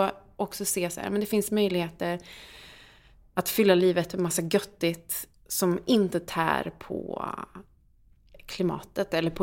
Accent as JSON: {"language": "Swedish", "town": "Karlstad", "region": "Värmland", "country": "Sweden", "said": "om vi är på en gräsplätt i Karlstad där jag kommer ifrån"}